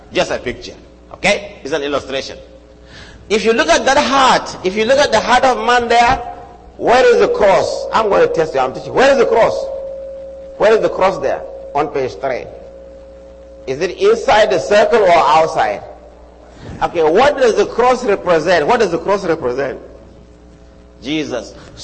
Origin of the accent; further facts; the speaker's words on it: Nigeria; I knew when they were training them in my home state. Their headquarters is in my home state. Islam came into Nigeria through my home state.